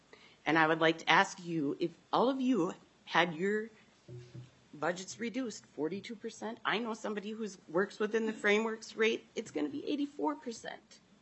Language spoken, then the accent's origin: English; Minnesota, United States; I come from Mille Lacs County.